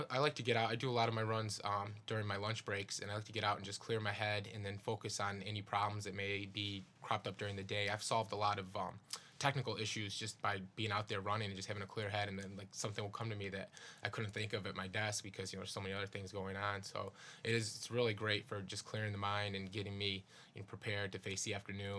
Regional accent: Utica, New York, United States; I'm from the Utica, the Mohawk Valley area, growing up.

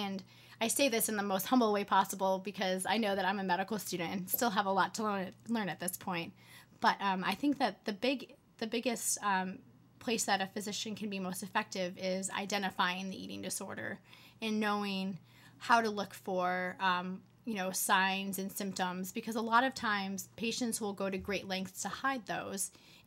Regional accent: United States; I thought of it as kind of an American issue because I grew up in America, and so that's kind of all I knew.

